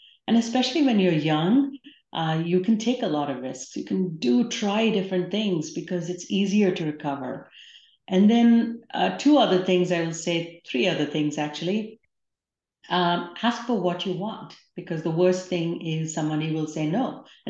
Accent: India; I grew up in India, studied business in my undergrad, but decided to pursue computer science for my graduate degree.

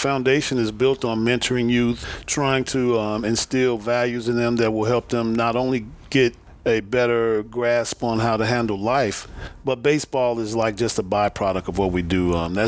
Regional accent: Chicago, Illinois, United States; When I was growing up in Chicago, I couldn't go outside in the winter and throw a baseball

